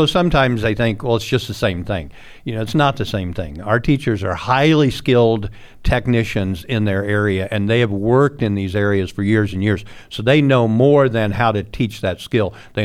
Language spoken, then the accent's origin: English; Tarkio, Missouri, United States; I was a school counselor at that time, and I was from Tarkio